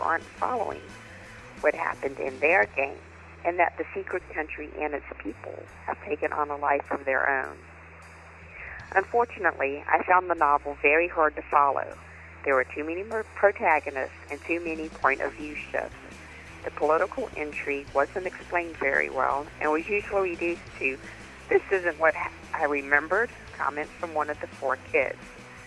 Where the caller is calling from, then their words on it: Atlanta, Georgia, United States; I am calling from Atlanta, Georgia.